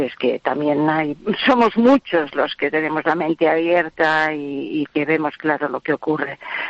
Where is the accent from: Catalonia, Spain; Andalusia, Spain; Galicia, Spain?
Catalonia, Spain; Barcelona; yo soy de Barcelona, soy nacionalista, no soy independentista, amo mi tierra y punto. Soy de Barcelona